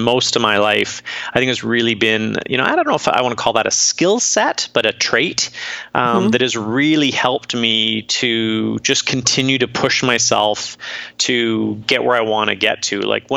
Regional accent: British Columbia, Canada; moved away as an adult; now in Los Angeles, United States; I'm living in Los Angeles for one thing. That's being a Canadian, born and raised and lived. I've lived all across Canada, but Vancouver Island specifically is our home and where I grew up.

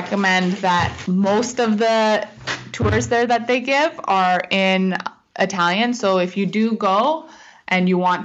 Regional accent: Canada; unlike where I grew up in Canada

